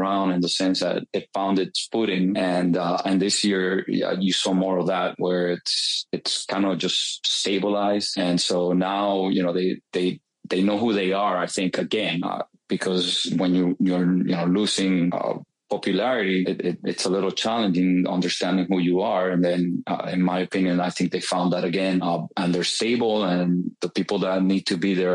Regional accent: Cleveland, Ohio, United States; my hometown of Cleveland, Ohio

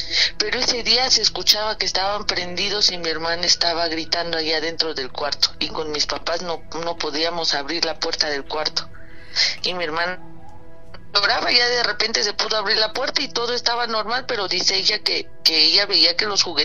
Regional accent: Morelia, Michoacán, Mexico; Yo soy de Morelia

